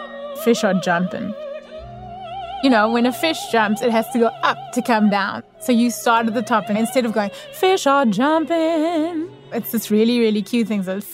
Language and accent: English; South Africa; speaking as a South African, even our majority of the population who are people of color, we were treated as a fringe society.